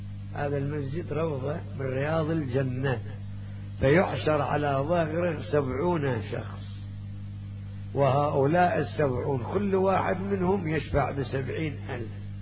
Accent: Kufa, Najaf Governorate, Iraq; فالكوفة بلدتنا نحبها وتحبها.

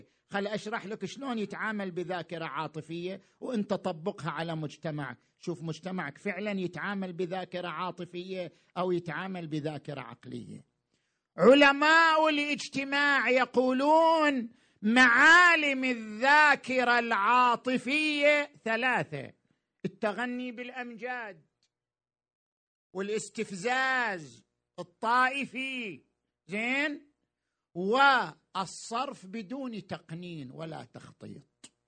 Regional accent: Iraq; إحنا كمجتمع عراقي وعندنا تاريخ، كيف نستفيد منه؟

